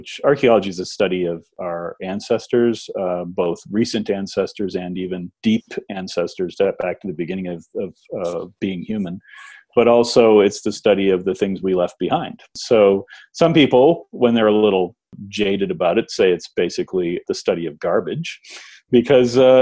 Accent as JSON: {"language": "English", "region": "Massachusetts", "country": "United States", "tie": "born or raised there", "said": "And I was growing up in Massachusetts, so I'd never been to Colorado before."}